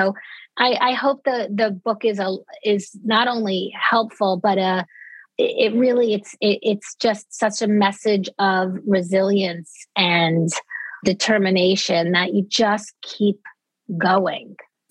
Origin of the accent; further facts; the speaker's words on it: Dix Hills, New York, United States; I was raised in Dix Hills, exit 50.